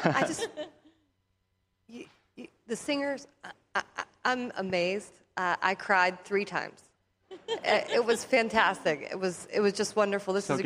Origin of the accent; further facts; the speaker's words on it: Pennsylvania, United States; So this is the area that I grew up in. I grew up in Westmoreland County.